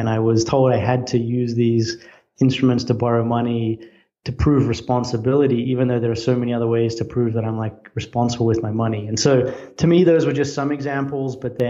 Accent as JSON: {"language": "English", "country": "Australia", "said": "once I came here as a student, I'm Australian."}